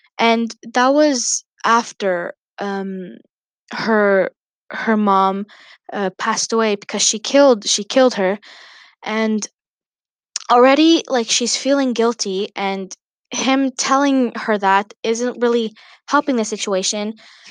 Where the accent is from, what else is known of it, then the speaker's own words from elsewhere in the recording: Canada; I'm 13 years old. I am Canadian and I am also from a Lebanese origin.